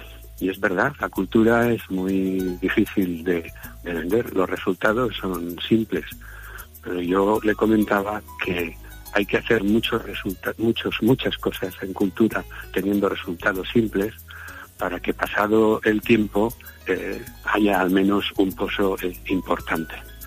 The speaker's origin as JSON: {"language": "Spanish", "town": "Valencia", "region": "Valencian Community", "country": "Spain", "tie": "born there", "lives_now": "Dénia, Spain", "said": "Yo soy nacido en Valencia."}